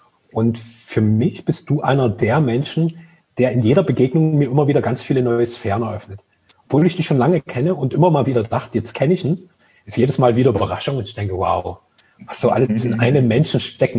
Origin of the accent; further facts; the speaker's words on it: Dresden, Saxony, Germany; meine Lieblingsrestaurants in meiner Heimatstadt Dresden